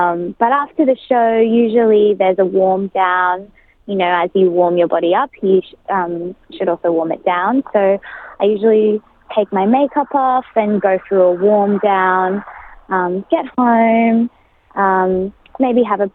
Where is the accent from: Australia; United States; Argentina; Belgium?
Australia; Brisbane, Queensland; and Brisbane, Queensland, is my home state.